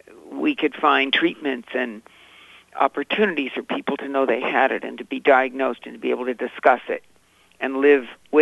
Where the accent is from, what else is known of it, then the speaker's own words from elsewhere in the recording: Peoria, Illinois, United States; growing up in Peoria, there were many lessons we learned from our faith